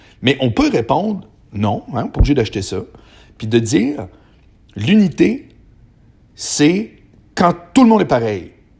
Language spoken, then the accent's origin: French; Charlesbourg, Quebec, Canada; Moi, j'ai été élevé à Charlebourg avec des Chiliens qui étaient mes meilleurs amis, puis des Haïtiens.